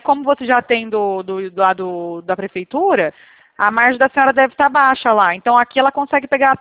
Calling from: Bebedouro, São Paulo, Brazil; Eu falo aqui de Bebedouro, interior de São Paulo.

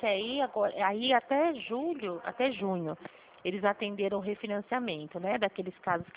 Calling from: Dracena, São Paulo, Brazil; Eu falo aqui de Dracena.

